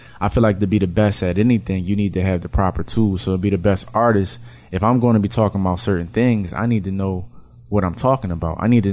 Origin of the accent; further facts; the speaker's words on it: Philadelphia, Pennsylvania, United States; Well, coming up, I'm from West Philly. Area called the Black Bottom